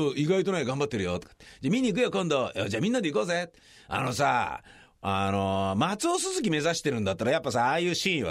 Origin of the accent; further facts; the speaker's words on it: Koenji, Tokyo, Japan; 親が北海道から東京に越してきて、で、そこで東京で生まれ育ちながら、荻窪で生まれて高円寺で育って、吉祥寺に引っ越して下北沢でアパート借りて、明大前でアパート借りて、そんで、家買って練馬区に住んだ